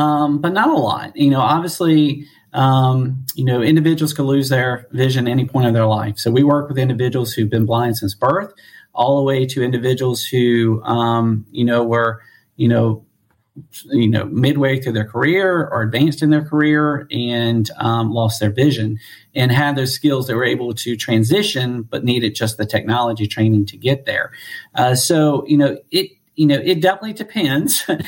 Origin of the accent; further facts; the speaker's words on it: North Carolina, United States; accent: North Carolina; now in Washington, United States; I'm originally from North Carolina, so that's where this accent comes from, in case you're curious. I've been in the D.C. area for a little over 20 years.